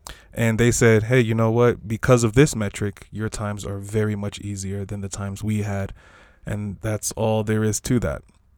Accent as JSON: {"language": "English", "country": "United States", "tie": "born or raised there", "said": "I guess I was in a very African household, but I grew up in the States, so I imagine myself being more Americanized than American"}